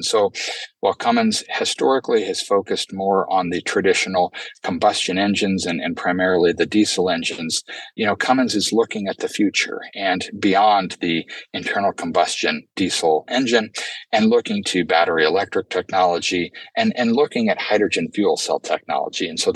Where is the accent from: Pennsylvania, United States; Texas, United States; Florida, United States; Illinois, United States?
Illinois, United States; Champaign; born there; I was born actually across the state line. I was born in Champaign, Illinois, so home of the University of Illinois.